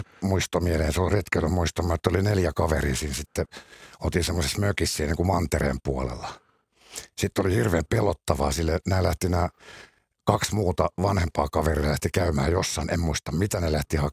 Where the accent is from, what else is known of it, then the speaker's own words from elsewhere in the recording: Helsinki, Uusimaa, Finland; Stadista.